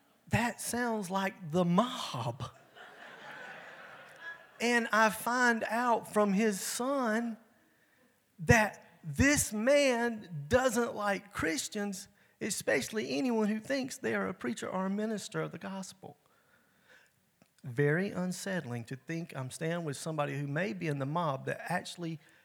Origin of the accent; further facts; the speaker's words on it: the South, United States; Now listen, I'm from the South. Life in New York and New Jersey is not the same.